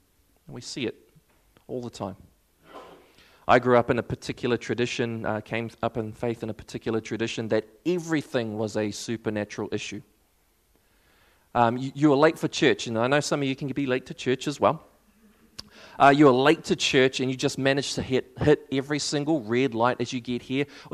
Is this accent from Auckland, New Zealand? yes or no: no; Waikato, New Zealand; I grew up in the Waikato, just to let you know, Te Awamutu down the road, hey. I grew up in the Waikato